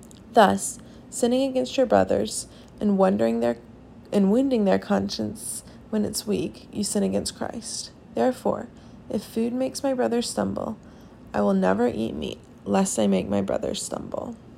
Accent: Winston-Salem, North Carolina, United States; I'm a junior from Winston-Salem, North Carolina

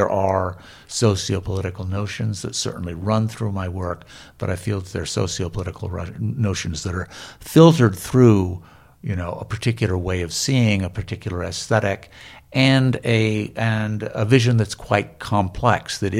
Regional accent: United States; I feel that I am very American. I haven't decided to go live in Canada or England or France or whatever. I feel like this is where I'm from

